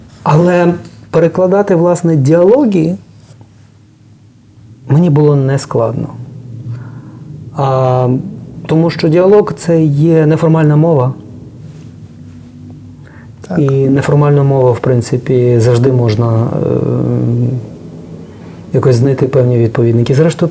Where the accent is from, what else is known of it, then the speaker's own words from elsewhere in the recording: Galicia, Ukraine; now in Kyiv, Ukraine; Я 25 років, як галичанин, який живе в Києві